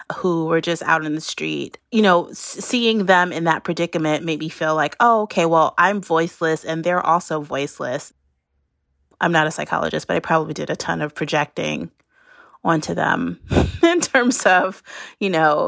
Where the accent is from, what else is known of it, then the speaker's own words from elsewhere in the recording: New York City, New York, United States; I grew up in New York City, mostly in the 80s and 90s.